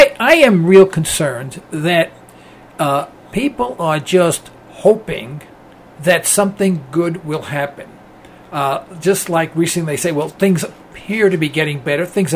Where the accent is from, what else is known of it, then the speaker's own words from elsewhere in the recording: New York City, New York, United States; now I'm from New York City. I'm an East Harlem boy. I sang doo-wop back in the 1950s.